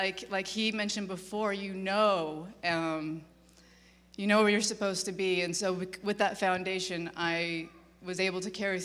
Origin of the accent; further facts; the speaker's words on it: Reno, Nevada, United States; I'm from Reno. I'm a Nevada chick through and through.